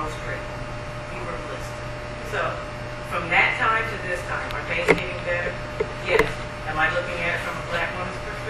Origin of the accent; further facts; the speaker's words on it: North Carolina, United States; Robin and I have been coming to the con for 5 years. We're from North Carolina.